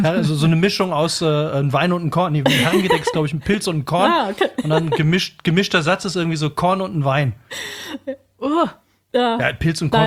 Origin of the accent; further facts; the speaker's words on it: North Rhine-Westphalia, Germany; ich komme aus dem Kölner Raum